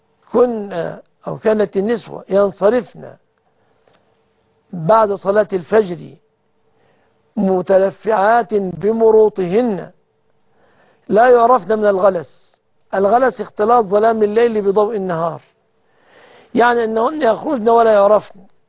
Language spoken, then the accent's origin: Arabic; Egypt